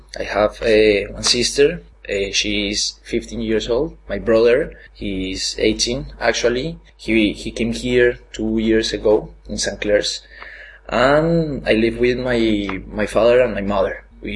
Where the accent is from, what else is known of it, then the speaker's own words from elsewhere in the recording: Colombia; English is a second language; I am from Colombia.